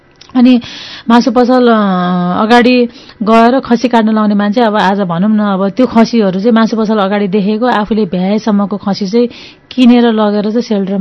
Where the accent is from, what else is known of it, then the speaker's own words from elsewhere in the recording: Kusma, Gandaki Province, Nepal; also born or lived in Udayapur; मेरो बाल्यकाल चाहिँ मेरो चाहिँ कुस्मा र पर्वत दुइटा गरेर बित्यो, त्यसपछि चाहिँ अनि हामीहरू यता काठमाडौँ आयौँ